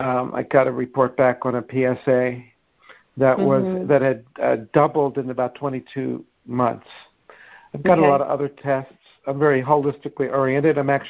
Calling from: Encinitas, California, United States; I'm from Encinitas, California.

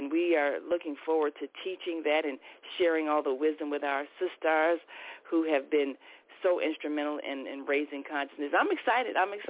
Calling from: Chicago, Illinois, United States; calling from Chicago.

